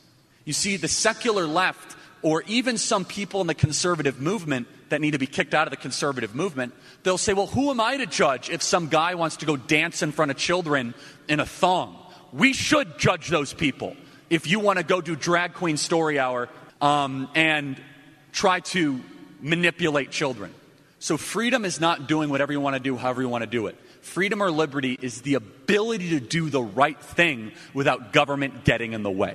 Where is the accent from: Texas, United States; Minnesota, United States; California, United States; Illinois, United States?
Illinois, United States; Chicago; I'm from Chicago, can't stand it.